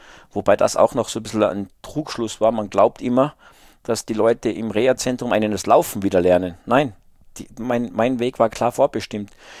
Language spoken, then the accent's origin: German; Salzburg, Austria; Ja, ich bin halt in den Bergen Salzburgs aufgewachsen